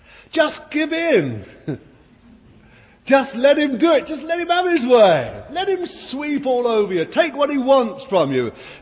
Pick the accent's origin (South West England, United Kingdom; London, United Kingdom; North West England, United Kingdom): London, United Kingdom; Bethnal Green; born there; I was born in Bethnal Green.